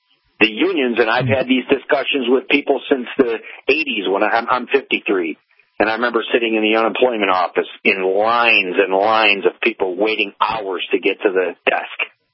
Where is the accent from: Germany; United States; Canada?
Germany; I am from Germany. I have relatives that lived on the East German side.